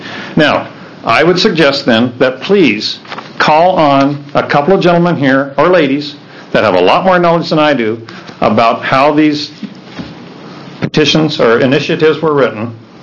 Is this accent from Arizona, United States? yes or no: no; Oregon, United States; I am a lumberman. I was born and raised in Oregon.